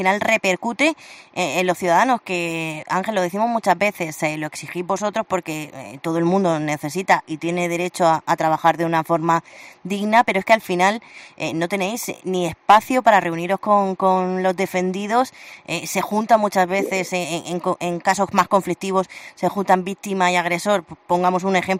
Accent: Cartagena, Region of Murcia, Spain; los principales beneficiados somos los cartageneros en este caso

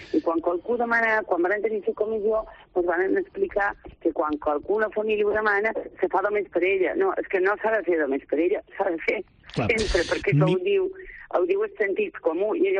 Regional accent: Balearic Islands, Spain; jo som mallorquina, jo he governat a Mallorca, jo he estat vicepresidenta de la meva terra

